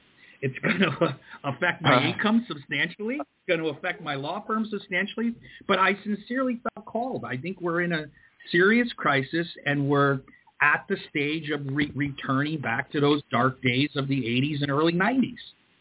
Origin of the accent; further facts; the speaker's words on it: Queens, New York, United States; also born or lived in Fairfield, Connecticut / West Haven, Connecticut; So I'm actually from Ozone Park, Queens. So I was brought up young age in Queens, and then I actually moved off to Fairfield, Connecticut, and then finally to West Haven, Connecticut.